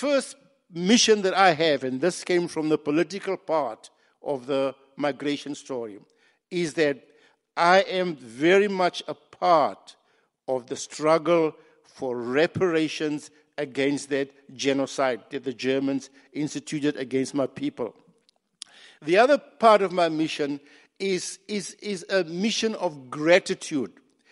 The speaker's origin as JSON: {"language": "English", "country": "Botswana", "tie": "born or raised there", "also_born_or_lived": "Namibia / South Africa", "said": "I was born in 1945. And I grew up in Botswana. I was a child of exile"}